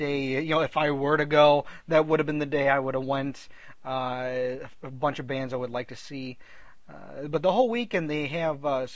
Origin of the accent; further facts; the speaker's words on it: Illinois, United States; Obviously, we're from Illinois, we're Bears fans, despite the horrible season they had this year.